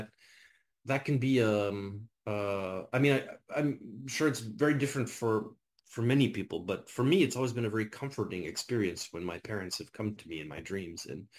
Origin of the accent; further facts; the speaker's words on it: Winnipeg, Manitoba, Canada; now in Montreal, Canada; I grew up in Winnipeg. I now live in Montreal. You know, I grew up in one reality. I now live in another. I grew up in one language. I now spend every day of my life in another language, which is my second language, French.